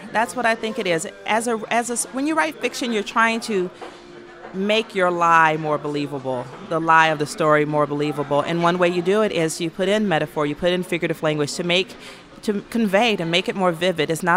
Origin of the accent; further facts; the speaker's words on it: Atlanta, Georgia, United States; I would say almost everything I write, Dr. King keeps coming back. I'm from Atlanta. That's Dr. King's hometown.